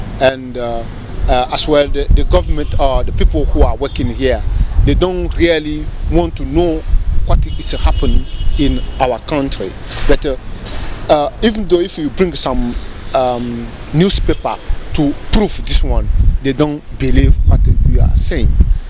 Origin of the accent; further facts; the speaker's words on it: Togo; I'm coming from Togo, to go there and see how the life is looking like.